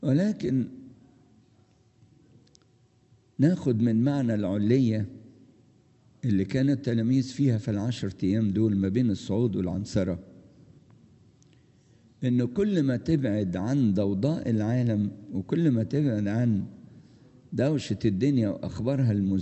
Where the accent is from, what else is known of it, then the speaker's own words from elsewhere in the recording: Egypt; وطبعا احنا في مصر بنعاني منها أكتر من أي بلد أخرى